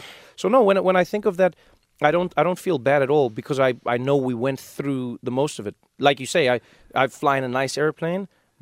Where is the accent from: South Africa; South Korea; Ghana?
South Africa; now in United States; I'm a South African in the world.